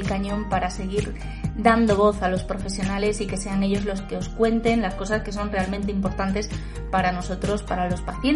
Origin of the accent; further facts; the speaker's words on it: Cangas del Narcea, Asturias, Spain; en Cangas del Narcea, en mi pueblo